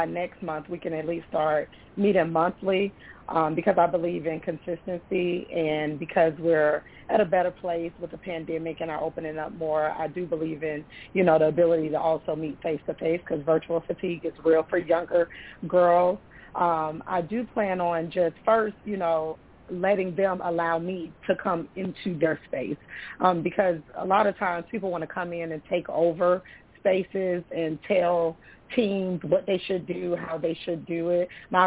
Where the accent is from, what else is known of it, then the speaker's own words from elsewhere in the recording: Riviera Beach, Florida, United States; So, you know, growing up in Riviera Beach, I mean, we had programs as a child